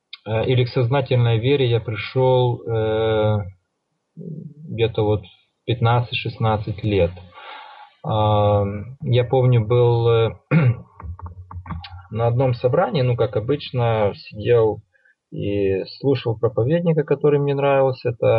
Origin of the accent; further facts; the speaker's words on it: Ukraine; born there; Родился я в Украине. Мои родители посещали церковь, были членами церкви баптистской. И я с детства посещал церковь